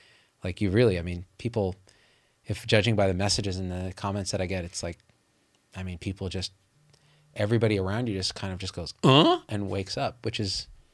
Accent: Manitoba, Canada; I'm from Manitoba. You may have heard of it.

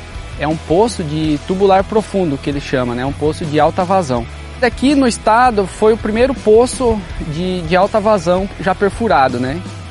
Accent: Paraná, Brazil; Viemos do Paraná.

